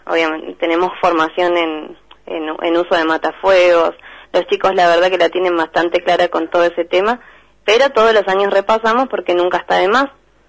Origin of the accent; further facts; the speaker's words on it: Buenos Aires, Argentina; Nosotros somos de Buenos Aires